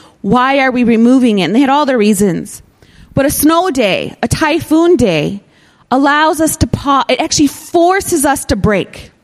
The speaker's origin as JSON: {"language": "English", "region": "Michigan", "country": "United States", "tie": "born or raised there", "lives_now": "Hong Kong", "said": "You know, as a child growing up in Michigan, when winter came, there was something you looked forward to."}